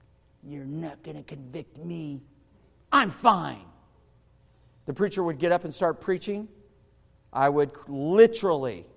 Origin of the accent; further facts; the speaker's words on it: the South, United States; I grew up in church. My dad was a good preacher. I heard it. Hot and heavy. I grew up in the South.